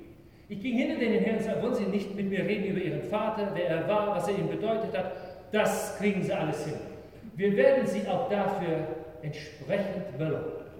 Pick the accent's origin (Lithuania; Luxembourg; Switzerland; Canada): Canada; German is a second language; now in Germany; Tradition in meiner Heimat in Kanada ist, dass unsere Friedhöfe, heute gibt es die auch, aber früher lagen sie alle weit aus den Städten raus.